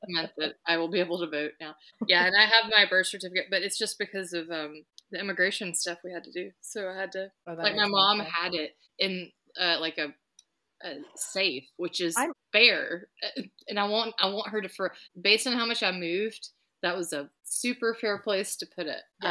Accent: the South, United States; Even though I grew up in the South and I know, like, voter suppression is real

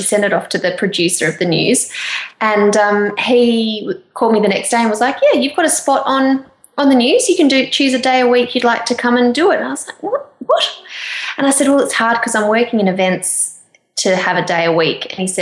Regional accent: Melbourne, Victoria, Australia; I'm from Melbourne.

